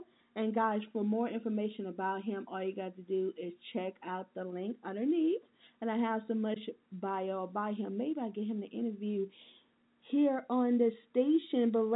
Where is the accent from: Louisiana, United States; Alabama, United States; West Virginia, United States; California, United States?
Alabama, United States; Mobile; my hometown, my home state, Alabama, okay? Raised here in Mobile, Alabama. That's where I was raised.